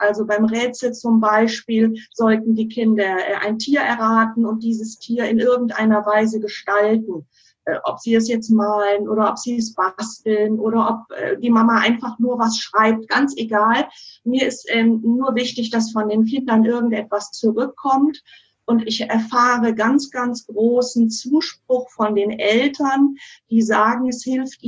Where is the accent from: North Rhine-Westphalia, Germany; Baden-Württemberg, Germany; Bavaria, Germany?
North Rhine-Westphalia, Germany; Ich komme aus Nordrhein-Westfalen, zwischen Bonn und Köln.